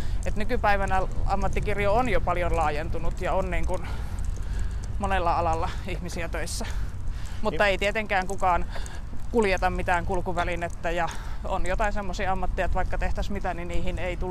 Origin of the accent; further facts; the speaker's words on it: Rovaniemi, Lapland, Finland; Eli olen Rovaniemeltä alun perin kotoisin, niin siellä kävin lukion